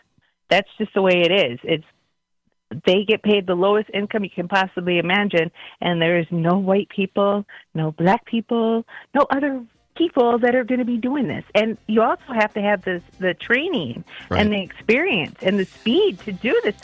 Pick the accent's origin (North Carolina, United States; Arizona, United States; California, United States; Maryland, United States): Arizona, United States; Yuma; All I know is I grew up in Yuma, Arizona, and right now is harvest time.